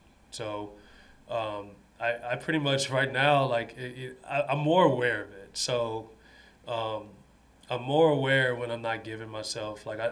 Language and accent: English; San Antonio, Texas, United States; I'm from San Antonio, so that's the team that I root for.